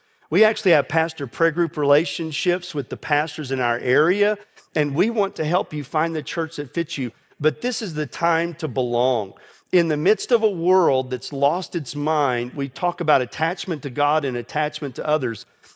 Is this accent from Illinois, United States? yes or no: no; Texas, United States; now in Houston, United States; I was from West Texas, and it felt like it rained every day, all day, coming from out there where it didn't rain at all.